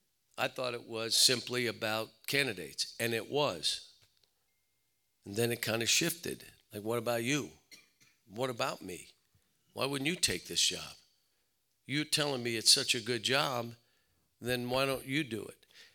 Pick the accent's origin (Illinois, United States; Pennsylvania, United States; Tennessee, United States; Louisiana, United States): Pennsylvania, United States; Pittsburgh; There were a group of coaches that when we grew up in Pittsburgh, you have Sean Miller, you have Archie Miller, you have myself.